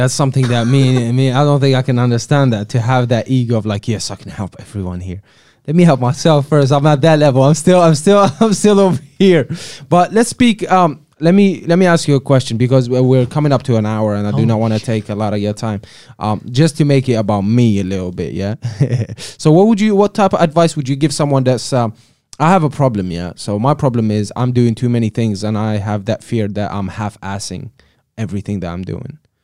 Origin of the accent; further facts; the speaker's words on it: Algeria; I grew up in Algeria, North Africa.